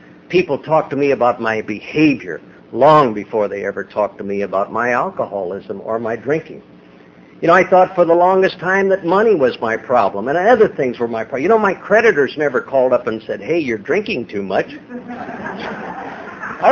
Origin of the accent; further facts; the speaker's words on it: Newton, Iowa, United States; I was born and raised up in Iowa. There's a lady here somewhere that is from Newton, Iowa, my hometown.